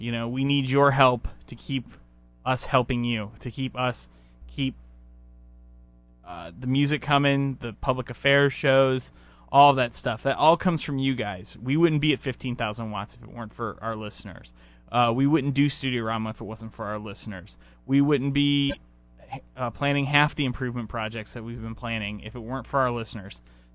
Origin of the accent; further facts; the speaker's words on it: Lakewood, Ohio, United States; I'm from Lakewood.